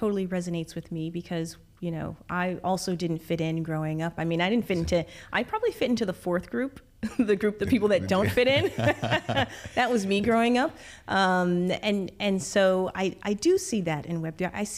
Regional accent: Connecticut, United States; also born or lived in China / Singapore; now in Dubai, United Arab Emirates; So I was raised in Connecticut, grew up in a very rural farmland sort of environment, and then ventured out to China and spent some time in Singapore, and now I'm here in Dubai.

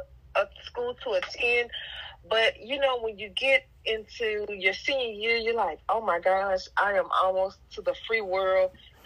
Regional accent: Scotlandville, Louisiana, United States; I was born and raised in Scotlandville, Louisiana. Scotlandville is in Baton Rouge, but it's the little town that is where Southern University is.

